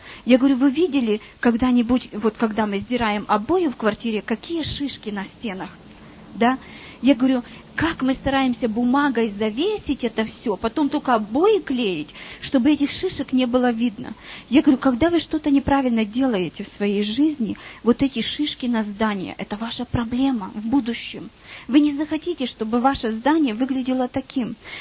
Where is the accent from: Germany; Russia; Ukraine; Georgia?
Ukraine; moved away; Я украинка сама.